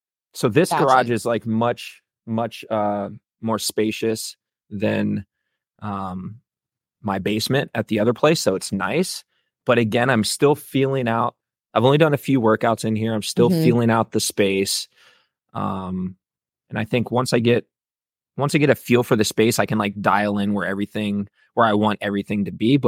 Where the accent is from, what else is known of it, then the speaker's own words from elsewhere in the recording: Virginia, United States; You know, growing up in Virginia, the Blue Ridge Mountains were always kind of just a few hours away, but I never explored them.